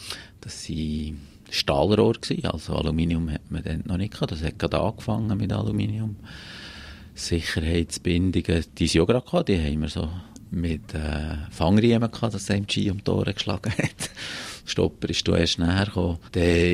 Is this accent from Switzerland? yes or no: yes; Bern, Switzerland; die Region, wo ich aufgewachsen bin, wo wir jetzt so hier sind, gehört für mich halt schon zu den Highlights in der Schweiz.